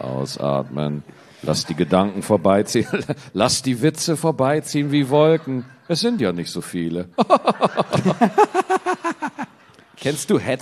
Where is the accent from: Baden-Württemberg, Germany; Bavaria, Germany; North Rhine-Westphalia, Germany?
Bavaria, Germany; wenn man so Dialektsprache hat, zum Beispiel bei uns in Bayern gibt's ja heute Glückster Futzen